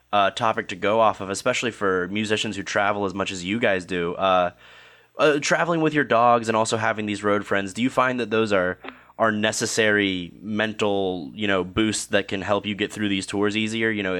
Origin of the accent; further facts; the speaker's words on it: Canada; being born and raised in Canada